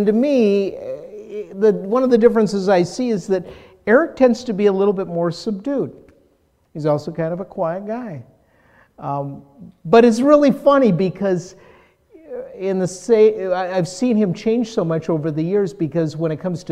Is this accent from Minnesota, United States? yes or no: yes; Minnesota, United States; moved away; also born or lived in California; All the years in California, you know, even though I'm from Minnesota, I'm just used to saying soda